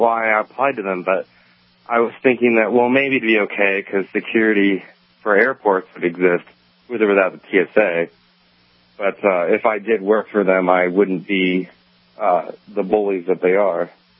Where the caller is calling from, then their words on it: Eagle River, Alaska, United States; Eagle River.